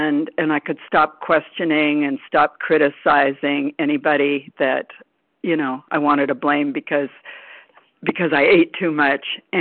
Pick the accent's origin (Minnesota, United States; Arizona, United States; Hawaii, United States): Arizona, United States; I'm from Arizona.